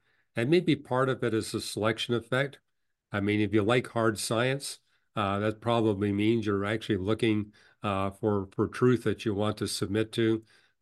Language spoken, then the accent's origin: English; Vancouver, British Columbia, Canada; because I grew up in Vancouver.